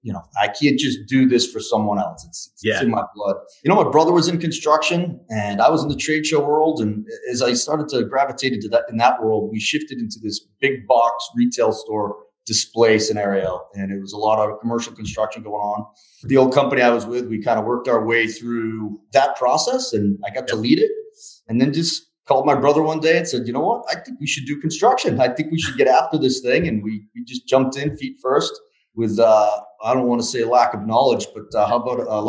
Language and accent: English; Easton, Massachusetts, United States; I grew up in the town next door. I grew up in Easton, Mass, small little town when I grew up.